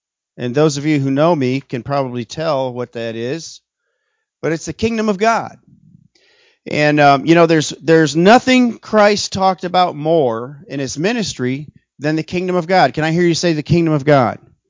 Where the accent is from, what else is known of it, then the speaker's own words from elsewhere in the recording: Pennsylvania, United States; You know, I grew up in Pennsylvania and doing dairy farm work and hunting deer and running the woods.